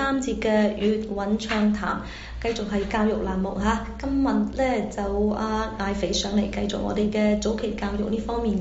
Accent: China; 但係好多時我知道我哋中國人嗰種習慣咧，就要去興師問罪啊

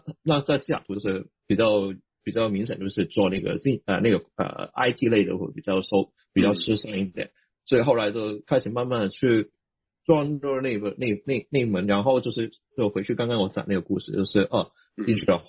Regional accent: Hong Kong; accent: Hong Kong; Chinese is a second language; 因为其实你听到口音的知道我是香港人，

